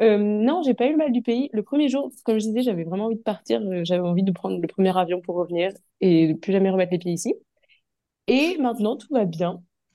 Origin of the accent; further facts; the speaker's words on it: Grenoble, Auvergne-Rhône-Alpes, France; now in Chile; Moi, je viens de Grenoble et du coup, enfin, ça peut paraître vraiment anodin, mais ça fait vraiment un repère.